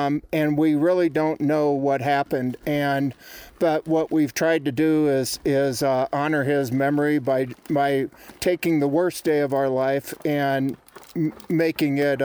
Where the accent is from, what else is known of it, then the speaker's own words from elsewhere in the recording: Colorado Springs, Colorado, United States; I'm from Colorado Springs.